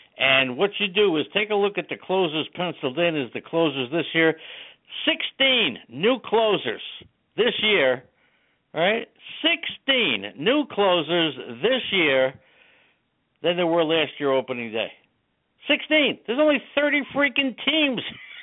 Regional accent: New York, United States; I grew up in New York in the 50s with Willie Mickey and the Duke, and we used to have gang fights.

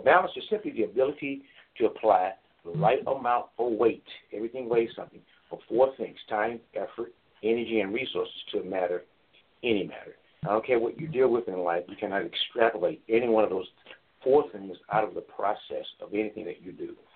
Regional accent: Chicago, Illinois, United States; Well, growing up in the Chicagoland area was interesting. You know, I think Chicago is one of the better places you can live

